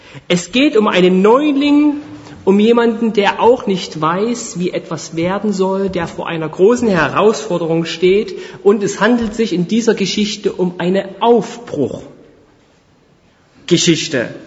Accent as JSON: {"language": "German", "region": "Saxony", "country": "Germany", "tie": "born or raised there", "said": "Und ich bin gebürtiger Erzgebirgler, komme aus Sachsen, wohne aber seit 2011 in den alten Bundesländern."}